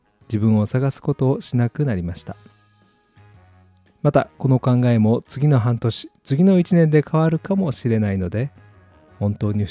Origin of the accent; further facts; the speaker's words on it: Kyoto, Japan; 他の番組内では普通に京都出身って言っていたのですが、この番組内でも解禁したいと思います。